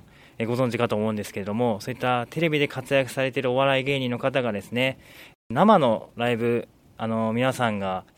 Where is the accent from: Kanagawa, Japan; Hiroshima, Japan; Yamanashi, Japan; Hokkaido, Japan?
Kanagawa, Japan; Fujisawa; 上田さんも藤沢ご出身ということですね。私たちと同じように藤沢で生まれ育った方